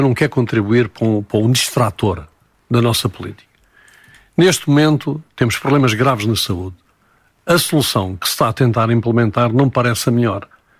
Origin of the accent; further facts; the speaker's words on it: Portugal; nós, quando somos portugueses, temos todos os mesmos direitos ou não perante a lei